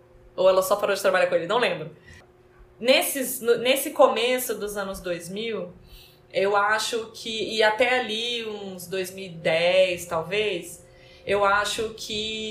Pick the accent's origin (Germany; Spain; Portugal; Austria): Spain; Minha subjetividade, ela é espanhola, assim. Lógico, é de onde eu vim.